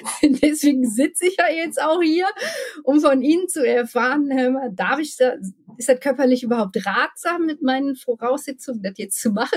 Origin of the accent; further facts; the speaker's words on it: North Rhine-Westphalia, Germany; Ich bin ein echtes Ruhrpott-Blag, sagt man hier. Bin im Ruhrpott geboren, habe schon in verschiedenen Ruhrpott-Städten gewohnt und jetzt tue ich das da, wo auch der … herkommt.